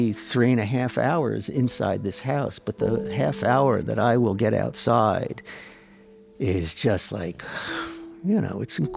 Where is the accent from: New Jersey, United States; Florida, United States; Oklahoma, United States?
New Jersey, United States; Bayonne; And I'm from Bayonne, New Jersey. We didn't ski much.